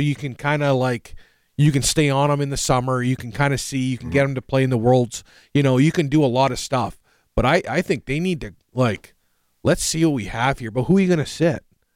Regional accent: Montreal, Quebec, Canada; I played in front of my hometown in the NHL. I played for the Montreal.

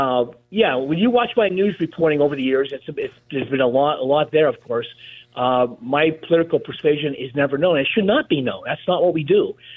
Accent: Hazleton, Pennsylvania, United States; Honestly, I'm from Hazleton, as most people know. And I worked in radio.

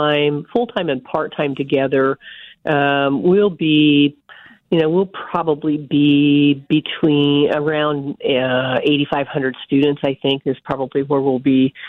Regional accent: North Platte, Nebraska, United States; I grew up in North Platte, Nebraska, so I'm a Husker.

